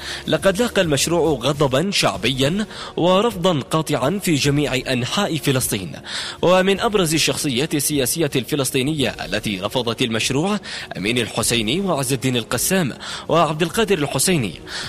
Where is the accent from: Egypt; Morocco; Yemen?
Yemen; كم هي كثيرة هذه الأيادي السوداء في بلدنا اليمن